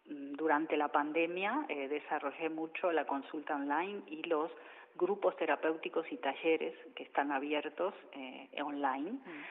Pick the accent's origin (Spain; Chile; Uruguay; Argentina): Uruguay; born there; moved away; also born or lived in Mexico; me sienten el acento y se dan cuenta que no soy de aquí. Yo nací en el Uruguay, viví 15 años en México, ahí estudié mis posgrados